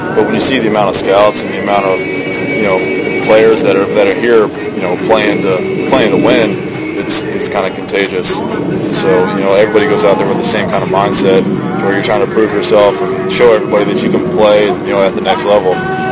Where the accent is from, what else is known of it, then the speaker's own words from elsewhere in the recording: Baltimore, Maryland, United States; I remember the same way, especially growing up in Baltimore.